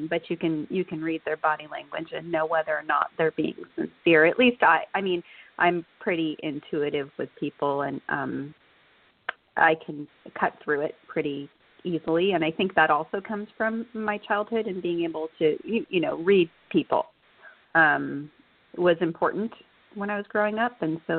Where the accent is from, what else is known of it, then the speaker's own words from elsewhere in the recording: Boulder Creek, California, United States; I had a very interesting childhood growing up in downtown Boulder Creek. My parents started a restaurant called the Peach Cottage, and we actually lived in the restaurant.